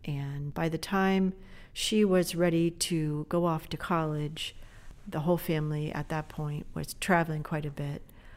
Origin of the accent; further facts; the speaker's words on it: North Palm Beach, Florida, United States; It was about a 30-minute drive north from where I grew up in North Palm Beach.